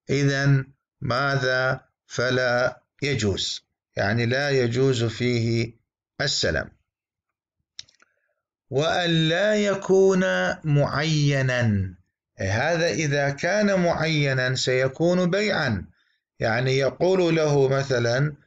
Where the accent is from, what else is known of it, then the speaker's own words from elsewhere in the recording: Iraq; accent: Iraqi; ما نسميه بلهجتنا في العراق القشطة والقيمر